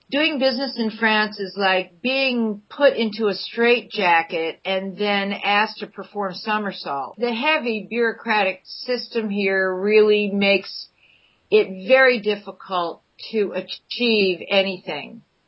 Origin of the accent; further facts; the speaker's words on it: New Orleans, Louisiana, United States; So of course, New Orleans is a really different place, but because of its French heritage, I feel that there are a lot of similarities. I grew up on a street called Fleur de Lys